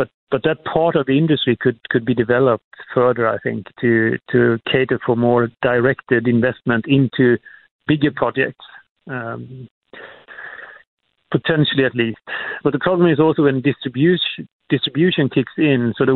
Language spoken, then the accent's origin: English; Sweden; Like I come from Sweden, there's a cultural department that basically pays a number of artists and creators a salary on an annual basis.